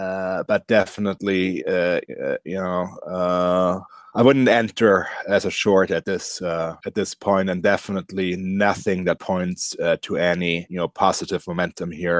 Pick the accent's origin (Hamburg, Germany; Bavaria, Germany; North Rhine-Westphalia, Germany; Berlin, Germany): Bavaria, Germany; I'm originally from Bavaria. In Germany